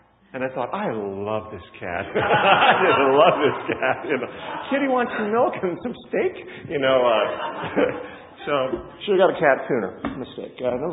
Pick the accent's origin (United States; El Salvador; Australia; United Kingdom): United States; Midwest; I grew up in the Midwest, all right? Father was a farmer.